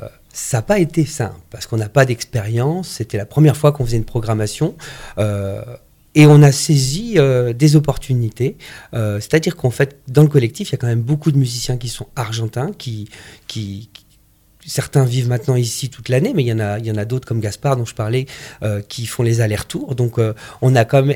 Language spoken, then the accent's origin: French; Saint-Étienne, Auvergne-Rhône-Alpes, France; Parce que souvent, quand on leur dit qu'on est de Saint-Étienne, ils nous disent « Oh, vous n'avez pas de chance, Saint-Étienne. »